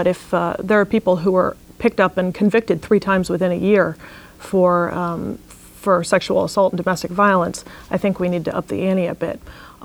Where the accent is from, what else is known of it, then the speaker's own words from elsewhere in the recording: Anchorage, Alaska, United States; Growing up in West Anchorage, my parents were really active members of this community